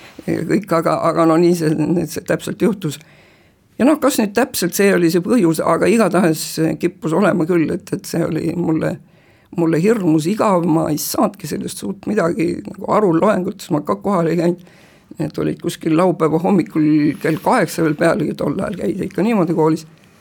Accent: Saare County, Estonia; also born or lived in Muhu; ma olen pärit olnud muhulane ja lihtsalt Saaremaal üles kasvanud.

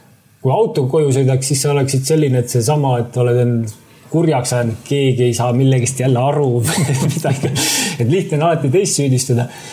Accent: Saare County, Estonia; olen loomulikult saarlane, olen uhk, et olen saarlane

